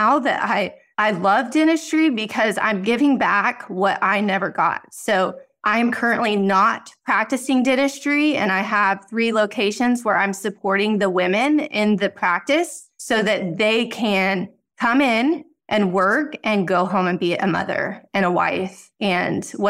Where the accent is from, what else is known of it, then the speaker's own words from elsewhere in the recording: Amarillo, Texas, United States; Like, I'm a native Texan. You work hard to get to Austin. I'm from Amarillo, so small town, cattle. And I made it to San Antonio for dental school.